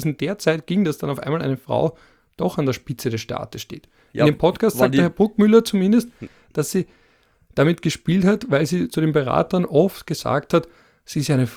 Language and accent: German; Vienna, Austria; ich komme auch aus Wien